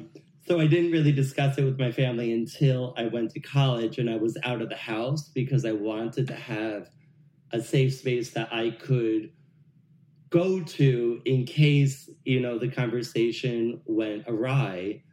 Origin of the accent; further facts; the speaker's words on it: New Jersey, United States; So I grew up in a very rural area of New Jersey, where there's a lot of cows and horses and things like that.